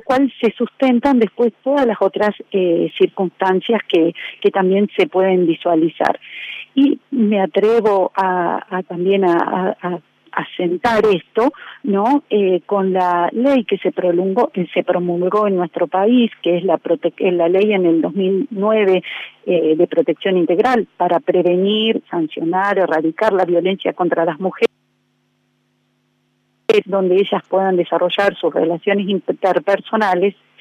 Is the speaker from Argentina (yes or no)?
yes; Río Negro, Argentina; born there; also born or lived in Bahía Blanca / Neuquén / Tucumán; Bueno, yo soy nacida en la Patagonia, en Río Negro.